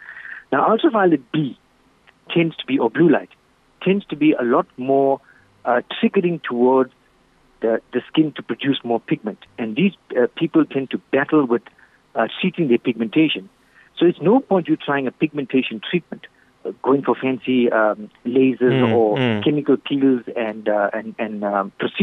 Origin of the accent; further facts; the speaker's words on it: South Africa; we, being South African, we are almost always out in the sunlight.